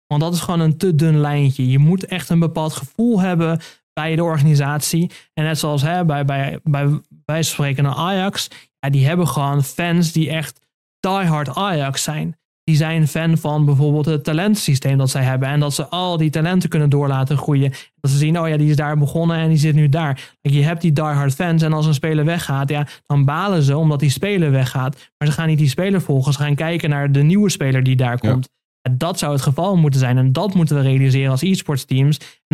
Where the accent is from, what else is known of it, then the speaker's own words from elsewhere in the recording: Leeuwarden, Friesland, Netherlands; Kijk, ik kom uit Leeuwarden, dus Breda is echt ver weg.